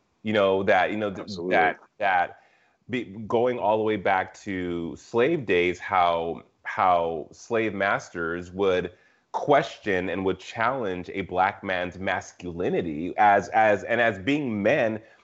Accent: Albuquerque, New Mexico, United States; I am also from Albuquerque, New Mexico, but you know, on a contrasting note, I grew up celebrating Juneteenth in Albuquerque.

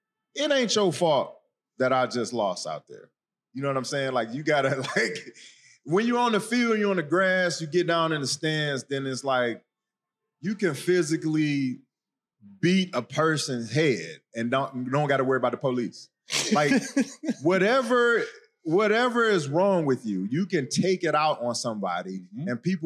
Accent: Detroit, Michigan, United States; So, you know, growing up in Detroit and then having that type of structure and not really having no father figure like that, because my dad went to prison when I was like 4.

